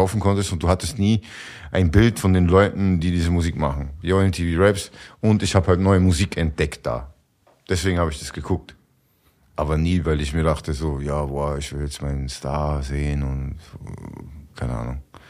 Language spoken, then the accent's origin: German; Austria; Ja, aus Österreich, Mann.